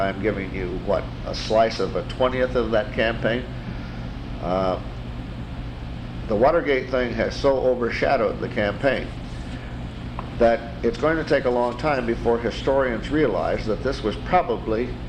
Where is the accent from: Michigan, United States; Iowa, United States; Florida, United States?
Michigan, United States; Monroe; Monroe, Michigan. My parents still live there.